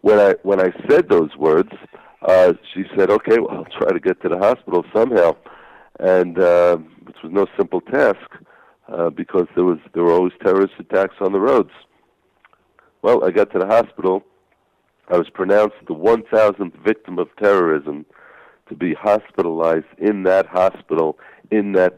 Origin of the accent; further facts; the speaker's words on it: Brooklyn, New York, United States; now in Israel; I originally am from the United States. I grew up in the United States. And I grew up in a place called Brooklyn that you may have heard of.